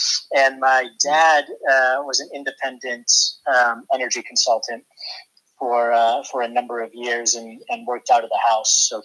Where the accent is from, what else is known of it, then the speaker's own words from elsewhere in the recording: Portland, Oregon, United States; Well, it was great. I grew up in Northeast Portland. My parents bought a house in the 80s.